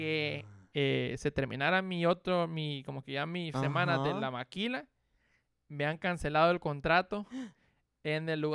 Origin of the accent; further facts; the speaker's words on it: Honduras; como buen hondureño